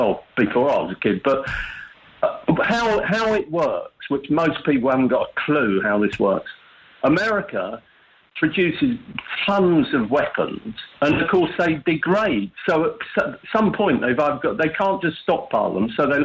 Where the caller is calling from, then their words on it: Meath, Leinster, Ireland; from Meath.